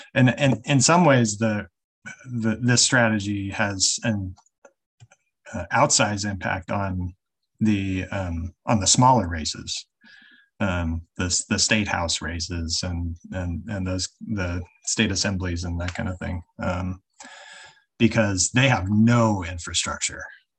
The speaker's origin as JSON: {"language": "English", "country": "United States", "said": "And I'm American."}